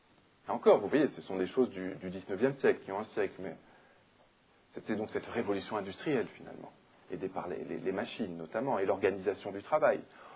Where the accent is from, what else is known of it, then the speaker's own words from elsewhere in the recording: Rennes, Brittany, France; je crois que vous savez que je viens de Rennes, j'ai mis 2 h 05 min pour venir de Rennes.